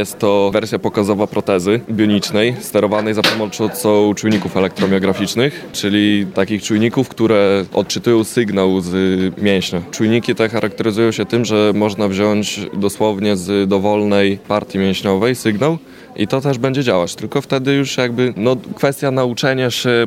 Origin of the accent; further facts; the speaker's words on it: Białystok, Podlaskie Voivodeship, Poland; jestem z Białegostoku, z technikum numer 2